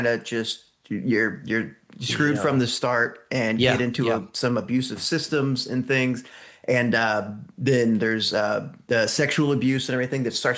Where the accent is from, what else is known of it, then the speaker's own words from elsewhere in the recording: Calumet City, Illinois, United States; now in Michigan, United States; I grew up in Calumet City, is that it? And lived in northern Michigan now, or live in northern Michigan now